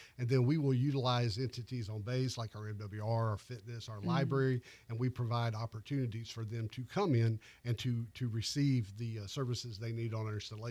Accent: Cantonment, Florida, United States; I happen to be a product of Escambia County, Florida. I grew up in Cantonment.

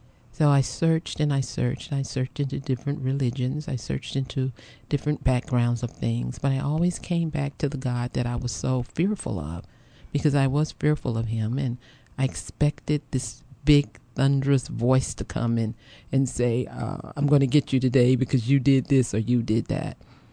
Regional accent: Hamlet, North Carolina, United States; I grew up in Hamlet, North Carolina. That's about 100 miles from Fayetteville, North Carolina, Fort Bragg.

